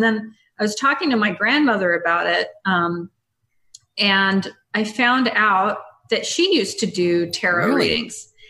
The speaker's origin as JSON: {"language": "English", "region": "Mississippi", "country": "United States", "tie": "born or raised there", "said": "I grew up in Mississippi."}